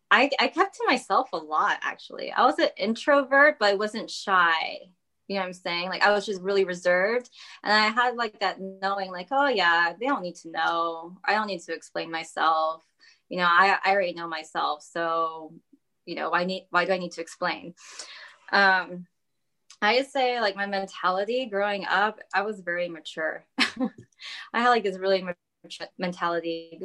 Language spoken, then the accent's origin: English; Florida, United States; also born or lived in US West Coast; I was born in the West Coast, actually. So where I'm at right now, this is where I was born. But my parents wanted to raise me and my sibling out in Florida.